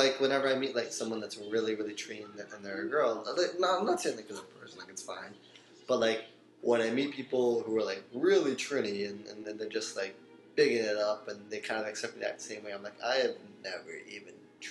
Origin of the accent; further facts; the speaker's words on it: Canada; I think growing up in Canada, where, like, ever, like, we grew up in a street where we had, like, a bunch of Italian people, and then we had, like, us, the West Indian people